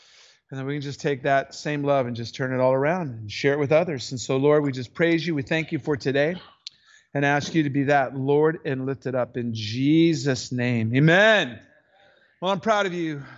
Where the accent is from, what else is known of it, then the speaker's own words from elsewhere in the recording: United States; you read it like an American, right? I'm an American.